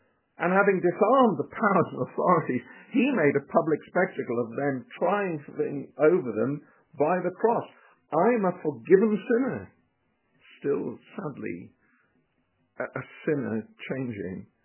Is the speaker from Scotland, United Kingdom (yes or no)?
no; Wales, United Kingdom; As a Welshman